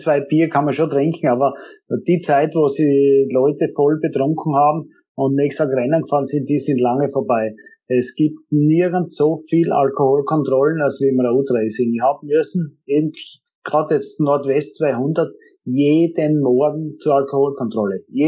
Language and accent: German; Styria, Austria; Ich bin ja daheim, gleich am Österreichring aufgewachsen